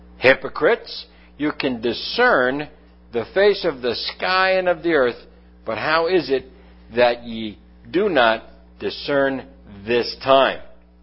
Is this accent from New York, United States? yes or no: yes; St. Albans, New York, United States; born there; where I was born in St. Albans, Queens.